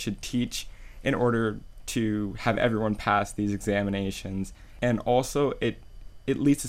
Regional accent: Boca Raton, Florida, United States; I'm an African American, and I live and I was born and raised in Boca Raton, and I'm surrounded by Jewish and Caucasian cultures.

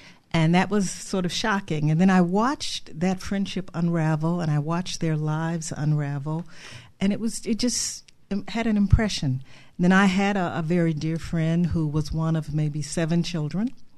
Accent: Cleveland, Ohio, United States; And I grew up in Cleveland, Ohio

